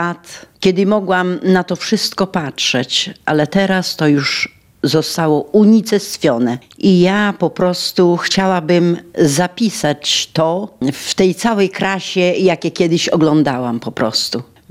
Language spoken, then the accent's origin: Polish; Witulin, Lublin Voivodeship, Poland; I żeby napisać jakiś wiersz, to ja biegnę myślami do Witulina. Tam widzę rodziców, rodzeństwo i wszystko to, co mnie otaczało.